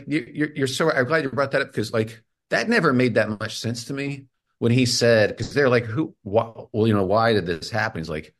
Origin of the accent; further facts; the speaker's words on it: United States; they accepted because I'm American